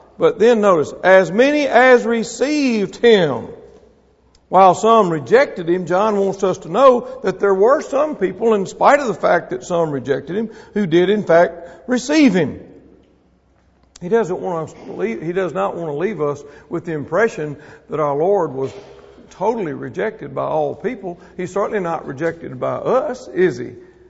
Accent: Mississippi, United States; I told you I was from Mississippi. We have a redneck club there.

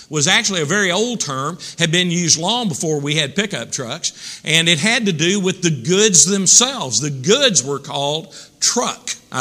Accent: Texas, United States; there was about 40 miles of gravel road back into ranch country near where I was raised in Texas.

